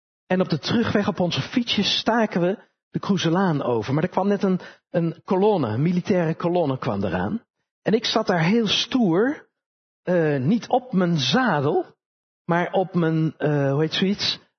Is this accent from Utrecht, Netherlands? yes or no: yes; Utrecht, Netherlands; ik kom uit Utrecht met een stadsjochie. En ik speelde aan de overkant van de Kroezelaan, waar nu de jaarbeurs is.